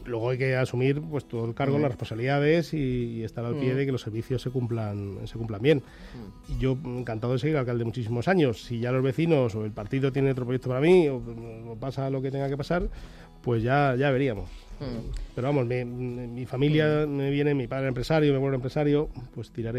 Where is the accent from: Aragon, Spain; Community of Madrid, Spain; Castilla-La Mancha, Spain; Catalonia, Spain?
Community of Madrid, Spain; Madrid; now in Boadilla del Monte, Spain; yo soy de Madrid. Y llegué a Boadilla en 2011